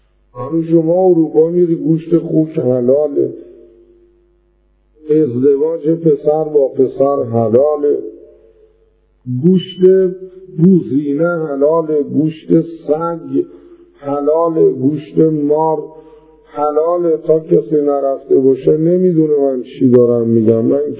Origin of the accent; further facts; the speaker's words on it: Iran; کجایی هستی؟ ایرانی هستیم.